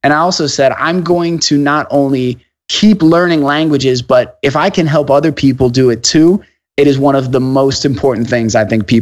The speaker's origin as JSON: {"language": "English", "region": "New Jersey", "country": "United States", "tie": "born or raised there", "said": "So I grew up in New Jersey, and contrary to popular belief, we do not all talk like the people on the Jersey Shore."}